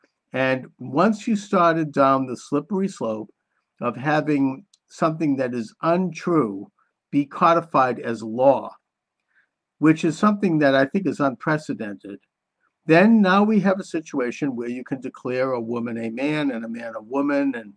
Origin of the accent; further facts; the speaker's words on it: Massachusetts, United States; this all transpired in Massachusetts, my home state, in 2003